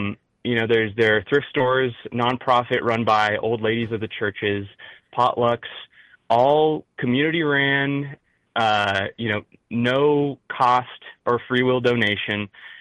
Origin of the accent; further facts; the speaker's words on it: Midwest, United States; accent: Midwest; sorry, my Midwest accent, kicks in sometimes